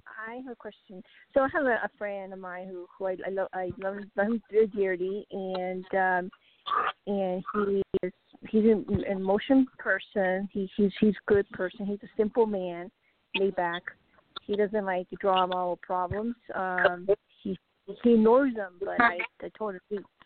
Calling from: Colorado, United States; The beautiful state of Colorado.

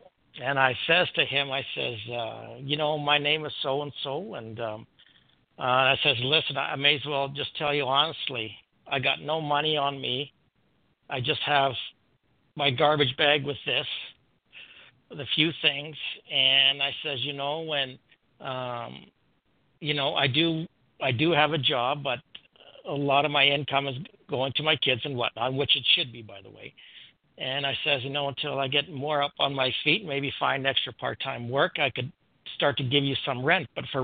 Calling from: Canada; I'm calling from Canada.

